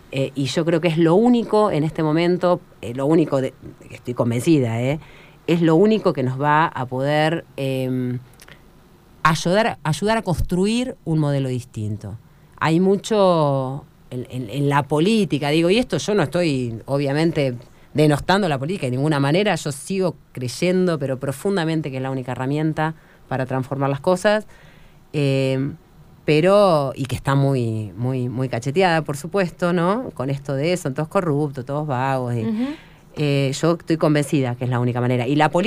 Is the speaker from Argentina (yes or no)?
yes; Neuquén, Argentina; quienes somos neuquinos, no sé si nacido y criado, pero yo soy nacido y criado igual